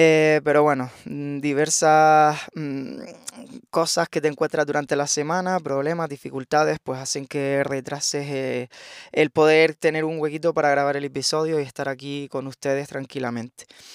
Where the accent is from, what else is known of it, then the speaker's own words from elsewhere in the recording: Canary Islands, Spain; Mi pueblo es un lugar tranquilo que tiene algo más de 12.000 habitantes y es famoso por la belleza de su calle real y sus balcones. Además tiene la iglesia del Pino y las fiestas en honor a la Virgen, que es la patrona de Canarias.